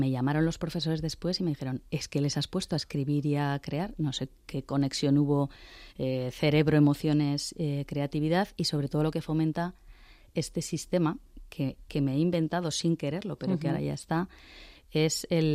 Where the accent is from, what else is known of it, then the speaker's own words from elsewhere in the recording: Zaragoza, Aragon, Spain; now in Madrid, Spain; Yo soy de Zaragoza.